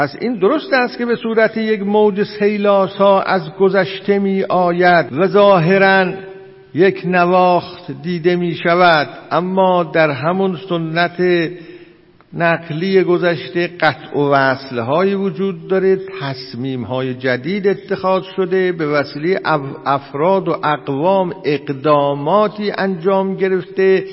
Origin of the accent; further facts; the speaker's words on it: Iran; خب درست است ما همه ایرانی هستیم، اما این زبان فارسی مادری را داریم